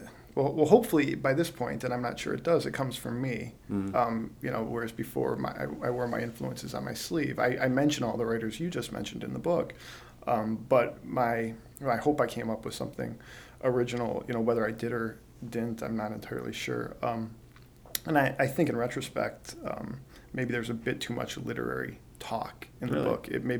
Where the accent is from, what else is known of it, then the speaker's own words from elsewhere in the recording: Detroit, Michigan, United States; You know, I don't entirely consider myself from Michigan. As we said, I'm more specific, and I'm from Detroit.